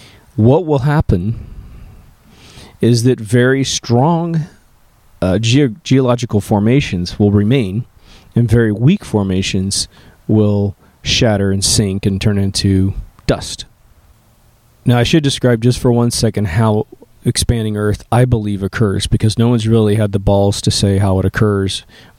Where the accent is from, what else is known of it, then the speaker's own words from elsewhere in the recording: Kansas, United States; when I grew up in Kansas, we had seashells, a lot of sea life, little tiny fossils